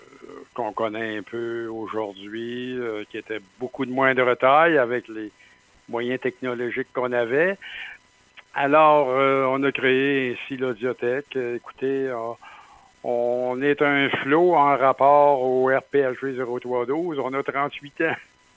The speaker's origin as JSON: {"language": "French", "town": "Quebec City", "region": "Quebec", "country": "Canada", "tie": "born or raised there", "said": "Alors, moi, je suis un gars natif de Québec."}